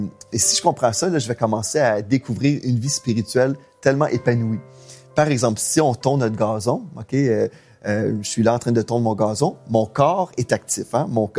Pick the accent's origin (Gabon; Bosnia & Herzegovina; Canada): Canada; Quebec; je ne suis jamais allé en Russie. Je suis Québécois.